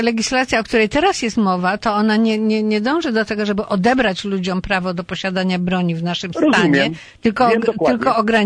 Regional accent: Łódź, Łódź Voivodeship, Poland; ja pochodzę z Łodzi, a nie z żadnego Dolnego Śląska.

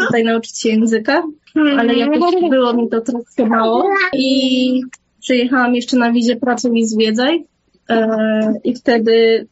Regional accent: Hokkaido, Japan; Polish is a second language; now in Poland; A u nas na Hokkaido jest tak, że tak jakby robią zupę i też ryż oddzielnie. I to jest pycha.

